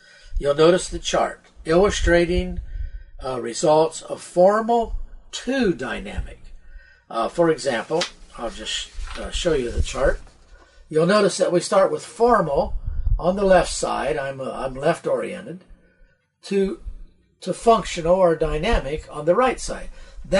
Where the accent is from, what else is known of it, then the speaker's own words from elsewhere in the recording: Indiana, United States; born there; moved away as an adult; also born or lived in Norfolk, Virginia / the South; Now, I was born in Indiana, in the U.S., Indiana, state of Indiana. I went into the Navy in the 60s out of Norfolk, Virginia, and I spent a lot of my time in the South.